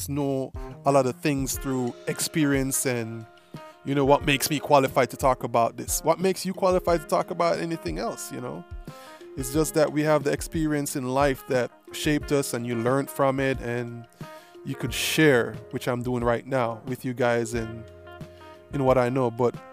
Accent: Montego Bay, Saint James, Jamaica; I remember when I was growing up, we had pen pals, and I grew up in Montego Bay, Jamaica. Jamaica, I come from, yeah, man.

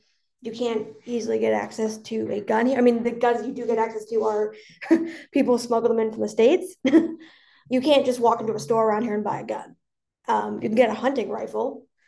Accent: Canada; So I'm Canadian and my friends are Canadian.

